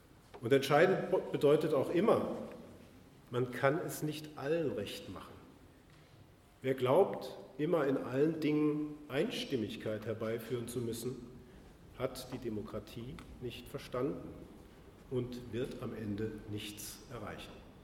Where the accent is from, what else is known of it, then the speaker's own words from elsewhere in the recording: Hesse, Germany; Ich bin ein Kind der Zonenrandlage. Mein erster Wohnort lag im Werra-Meißner-Kreis, wenige Kilometer von der innerdeutschen Grenze entfernt.